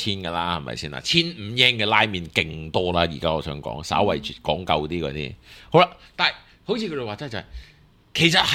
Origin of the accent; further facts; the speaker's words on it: Hong Kong; 我哋香港人